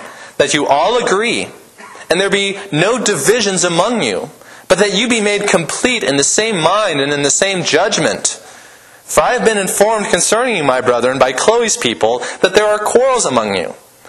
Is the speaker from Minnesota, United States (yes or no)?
no; Lincoln, Nebraska, United States; also born or lived in Wyoming; I grew up in Lincoln. I'm a city slicker.